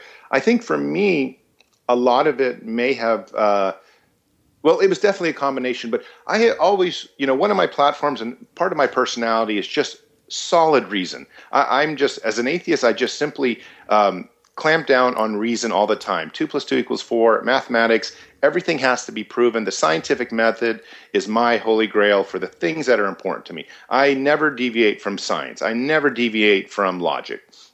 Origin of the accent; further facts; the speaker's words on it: United States; born there; had me here in America. I was born in America.